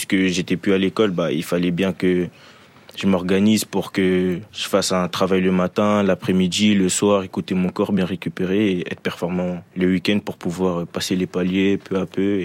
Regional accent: Saint-Ouen, Île-de-France, France; C'était le club de ma ville, puisque je suis de Saint-Ouen.

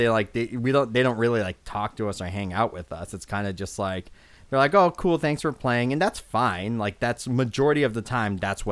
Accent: Framingham, Massachusetts, United States; I grew up in Framingham.

